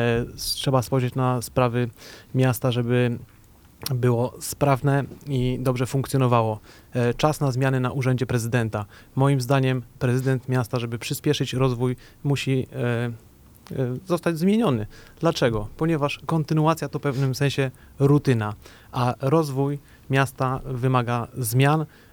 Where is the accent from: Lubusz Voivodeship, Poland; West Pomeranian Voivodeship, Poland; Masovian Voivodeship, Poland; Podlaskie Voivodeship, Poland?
West Pomeranian Voivodeship, Poland; Stargard; Ja się urodziłem w Stargardzie, tu mieszkam, tu się wychowałem, tu skończyłem szkoły. Tu również wzrastają moje dzieci, wspólnie z żoną je wychowujemy.